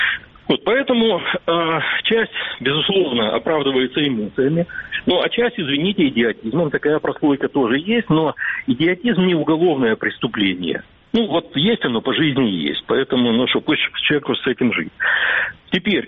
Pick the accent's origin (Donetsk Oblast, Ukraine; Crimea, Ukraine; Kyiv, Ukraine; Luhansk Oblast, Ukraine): Crimea, Ukraine; Я крымчанин, я там родился, я точно намерен вернуться в Крым без оккупантов.